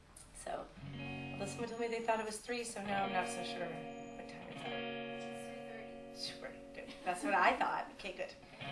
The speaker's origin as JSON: {"language": "English", "town": "Moncton", "region": "New Brunswick", "country": "Canada", "tie": "born or raised there", "said": "Well, the way we grew up saying it in Moncton was Dweron."}